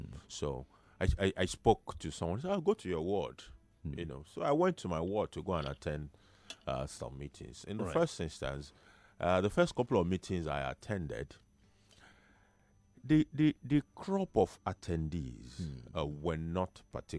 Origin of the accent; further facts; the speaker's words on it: Nigeria; I'm a Nigerian